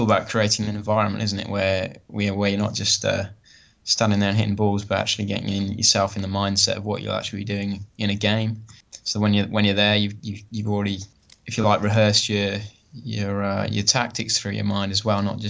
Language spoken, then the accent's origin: English; England, United Kingdom; I'm still lurking down in the Southern Hemisphere, but hopefully don't be fooled by my accent if you get confused. I'm definitely English.